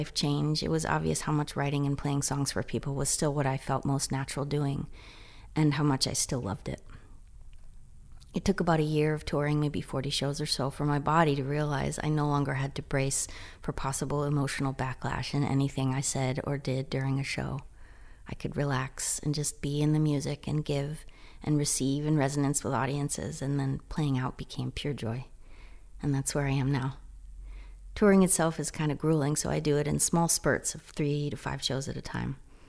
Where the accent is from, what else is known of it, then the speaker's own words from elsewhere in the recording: Iowa City, Iowa, United States; In 2019, I began meeting some wonderful musicians in my hometown of Iowa City, and I started collaborating with my talented friend and guitarist, Dan Padley.